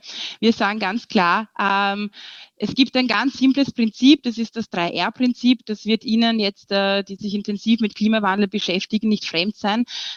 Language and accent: German; Austria